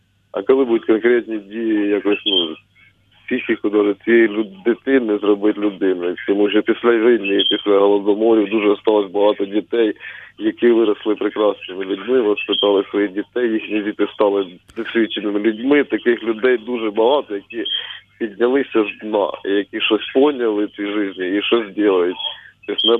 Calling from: Liubotyn, Kharkiv Oblast, Ukraine; Харків. Я з Харкова телефоную, з Люботиналом, з Харківської області.

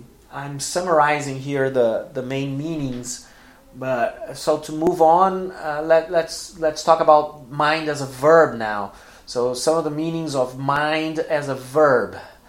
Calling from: Porto Alegre, Rio Grande do Sul, Brazil; English is a second language

